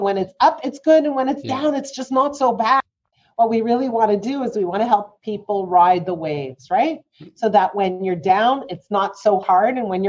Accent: Montreal, Quebec, Canada; I was like 12 years old. And I grew up in Montreal.

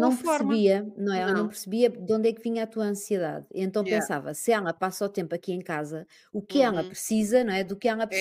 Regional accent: Lisbon, Portugal; E quando era miúda, em Lisboa, sim, era fugir de ovos e farinha

